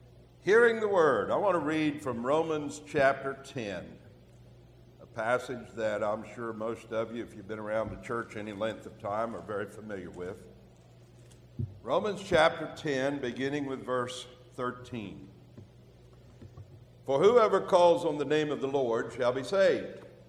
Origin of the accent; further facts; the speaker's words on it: Parkersburg, West Virginia, United States; I'm a mountaineer. I'm from Parkersburg originally, my wife and I both.